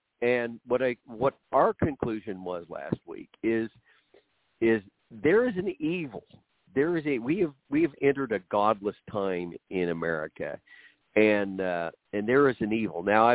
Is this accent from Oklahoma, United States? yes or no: yes; Oklahoma, United States; I'm from Oklahoma. You know, I grew up when, you know, everybody had gun racks in the back of their pickup, and they drove to school with hunting rifles there.